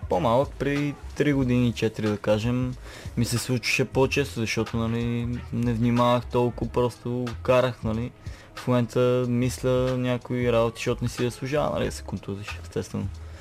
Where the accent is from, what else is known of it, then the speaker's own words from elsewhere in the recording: Petrich, Blagoevgrad Province, Bulgaria; born there; also born or lived in Sandanski; защото съм роден, нали, в Петри, живеех в Сандански след това